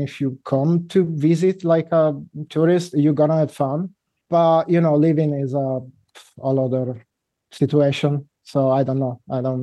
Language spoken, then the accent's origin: English; India; also born or lived in Indonesia; I grew up in India and Bali.